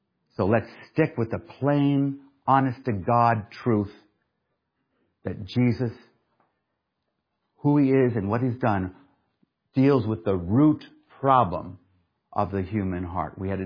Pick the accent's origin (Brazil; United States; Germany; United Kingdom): United Kingdom; England; preachers like ourselves when we grew up in England.